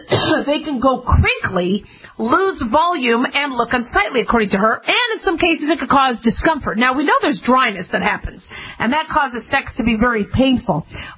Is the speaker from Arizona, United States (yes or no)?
yes; Arizona, United States; I'm from Arizona. I thought you had to live in Arizona to be Miss Arizona